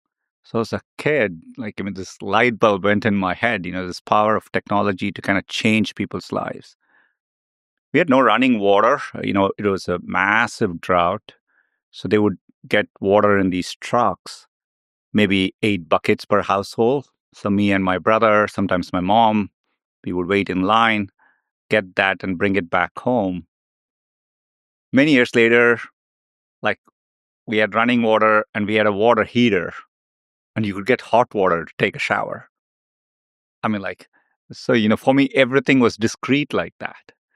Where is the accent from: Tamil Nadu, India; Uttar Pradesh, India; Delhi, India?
Tamil Nadu, India; Chennai; You know, I grew up in Chennai. It's in south of India. It's a beautiful, bustling city.